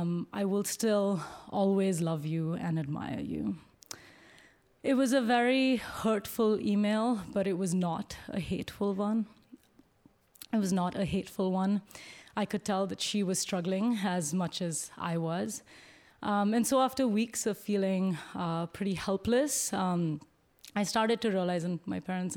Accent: Bangalore, Karnataka, India; moved away as an adult; now in United States; Growing up in Bangalore in South India

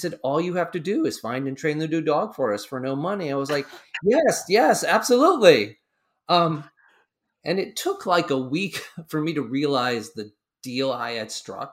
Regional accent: Connecticut, United States; you know, I grew up here in Central Connecticut. I wanted to be an actor

